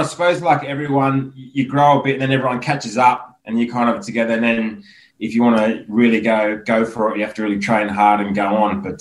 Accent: Penrith, New South Wales, Australia; moved away; also born or lived in Springwood; I was born in Nepean Hospital. Yeah

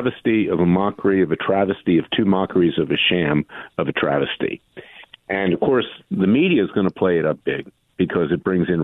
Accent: Philadelphia, Pennsylvania, United States; I had an Uncle Eddie many years ago in Philadelphia. I'm from Philadelphia as well.

